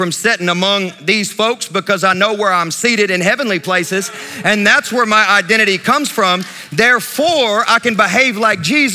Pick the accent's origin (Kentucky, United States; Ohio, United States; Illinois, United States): Kentucky, United States; Sacramento; I am from Sacramento, Kentucky, all right? That's where I grew up. There ain't nothing there but corn and tobacco, and that's it.